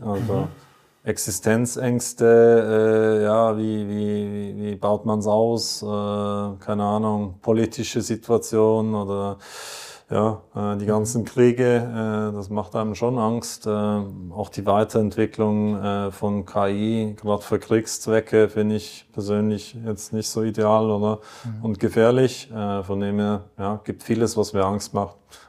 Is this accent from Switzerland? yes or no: yes; Switzerland; ich komme ja aus der Schweiz